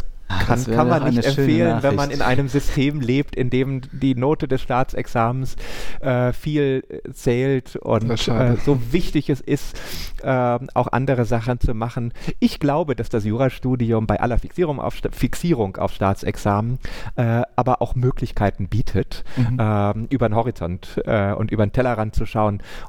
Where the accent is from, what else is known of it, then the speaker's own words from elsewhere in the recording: Cologne, North Rhine-Westphalia, Germany; Ich würde euch als Kölner empfehlen